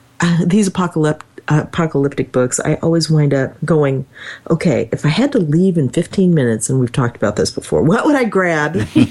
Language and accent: English; Kansas, United States; I grew up in Kansas.